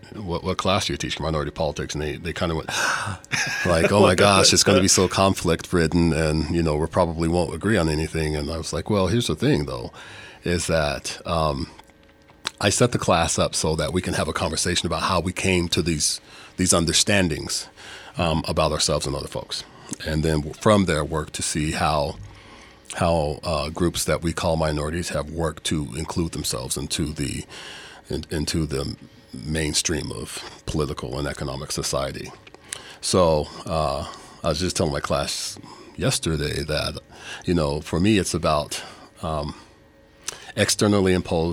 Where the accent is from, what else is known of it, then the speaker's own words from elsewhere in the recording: Pocatello, Idaho, United States; I'm from Pocatello. It's